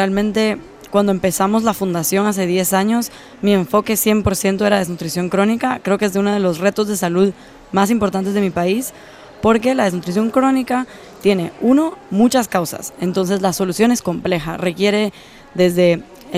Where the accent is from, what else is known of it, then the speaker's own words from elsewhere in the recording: Guatemala; Yo soy guatemalteca, mi enfoque y mi corazón entero está en Guatemala